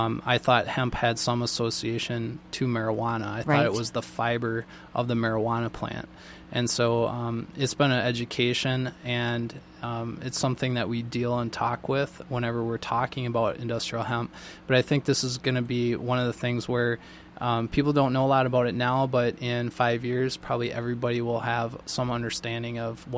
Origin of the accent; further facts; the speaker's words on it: Hastings, Minnesota, United States; I'm from Hastings. So I was a 1993 graduate from Hastings High School. And my wife and family, we live up in Denmark Township off of 90th Street.